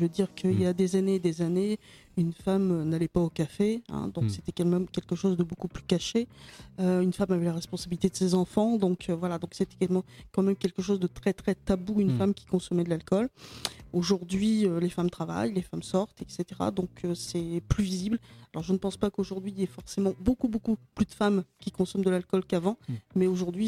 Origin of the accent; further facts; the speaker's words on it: northern France, France; Je viens d'un autre département, je viens du nord de la France.